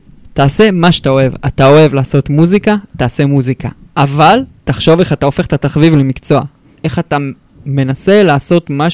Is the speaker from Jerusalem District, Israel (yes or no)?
no; Hod HaSharon, Central District, Israel; אז גדלתי ונולדתי בהוד השרון